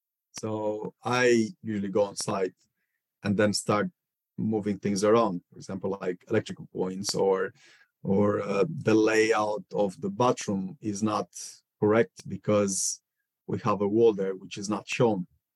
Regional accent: Romania; now in United Kingdom; Yeah, I first came in the UK in 2014. I'm originally from Romania.

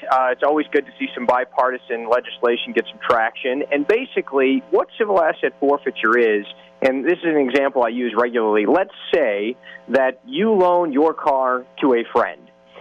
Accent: Kalamazoo, Michigan, United States; I'm from the Kalamazoo area. Not a huge problem we had in Kalamazoo

